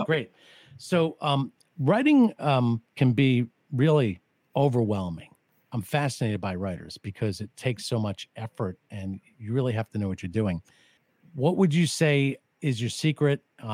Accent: New Jersey, United States; And I'm from South Jersey, hunting, fish, and stuff like that.

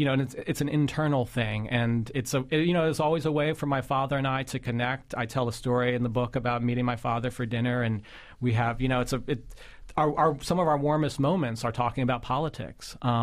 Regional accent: Pittsburgh, Pennsylvania, United States; also born or lived in Brooklyn; I was born in Brooklyn. We moved to Pittsburgh. We moved around in Pittsburgh, neighborhood to neighborhood. So it was very hard for me to feel like I had roots anywhere.

